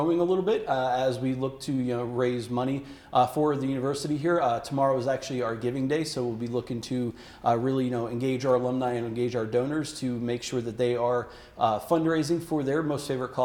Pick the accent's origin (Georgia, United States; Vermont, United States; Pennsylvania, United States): Pennsylvania, United States; Schuylkill Haven; Originally from Eastern Pennsylvania, I grew up in a small coal town called Schuylkill Haven, Pennsylvania, just outside of Pottsville, Pennsylvania, where they brew Yuengling beer.